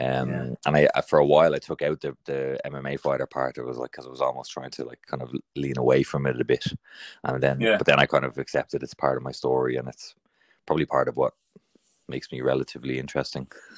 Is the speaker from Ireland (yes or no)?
yes; Ballybrack, Leinster, Ireland; also born or lived in Dublin; Ballybrack, which is out towards in between like Dunleary and Shankill, kind of.